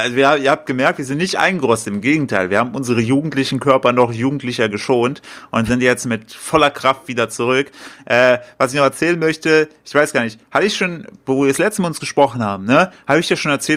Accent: Altenburg, Thuringia, Germany; Ich habe mich jetzt für den 9. Juni angemeldet, meine Heimatstadt Altenburg, für den Marathon.

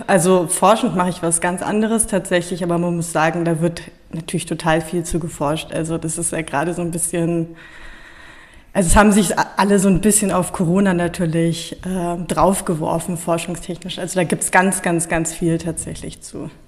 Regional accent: Berlin, Germany; also born or lived in Bonn; Ich komme aus Berlin. Also gebürtig komme ich eigentlich aus Bonn, das muss man immer sagen, wenn man aus Berlin kommt, wo man eigentlich herkommt.

